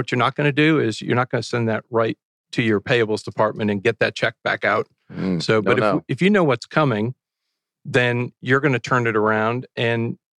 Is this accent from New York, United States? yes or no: no; Scranton, Pennsylvania, United States; Scranton Dodge, Scranton was my hometown.